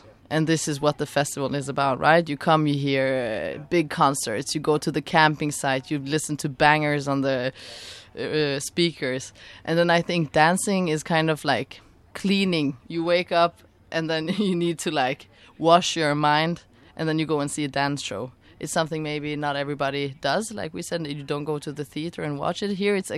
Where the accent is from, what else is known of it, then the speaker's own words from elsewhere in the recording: Kosovo; Folk dance is something I've done a lot in my childhood. It's a big part of my culture and where I come from. I'm from Kosovo